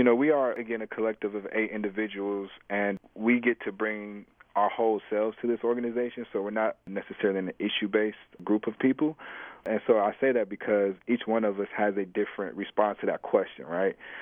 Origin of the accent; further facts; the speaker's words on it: Midwest, United States; growing up in the Midwest, where, for folks who might not go to the Midwest a lot, it's one of the most segregated areas of our country.